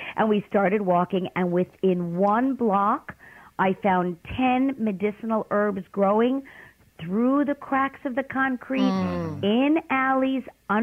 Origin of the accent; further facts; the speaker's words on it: Brooklyn, New York, United States; excuse me, I'm from Brooklyn.